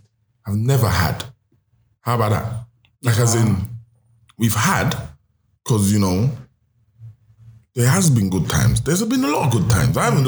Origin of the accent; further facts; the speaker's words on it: Brixton, London, United Kingdom; I said, bro, I grew up in Brixton.